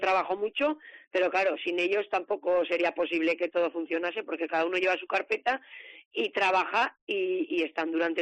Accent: Fontellas, Navarre, Spain; yo soy de Fontellas de siempre, y la verdad que es un pueblito

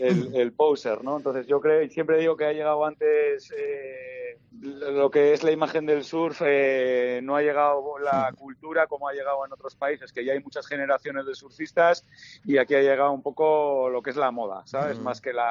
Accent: Cantabria, Spain

